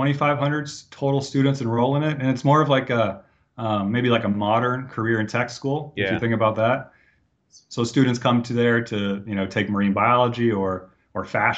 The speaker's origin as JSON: {"language": "English", "town": "Phoenix", "region": "Arizona", "country": "United States", "tie": "born or raised there", "also_born_or_lived": "Houston", "said": "I was born in Houston, so pretty close to the ocean, you know, moved when I was about 6 months old, and somehow grew up in Phoenix wanting to be a marine biologist"}